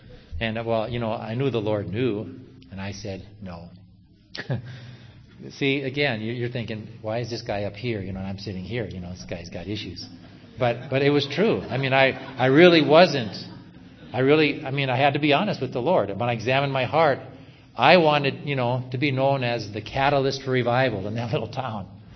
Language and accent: English; Minnesota, United States; when I was a kid, there was a cuss word that was used a lot in my hometown in Minnesota.